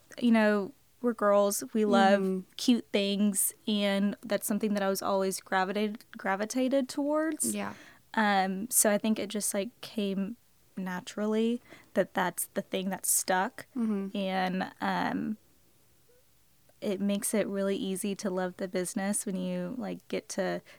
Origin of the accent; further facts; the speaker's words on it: Houston, Texas, United States; I went to school at UT and I'm from Houston, Texas.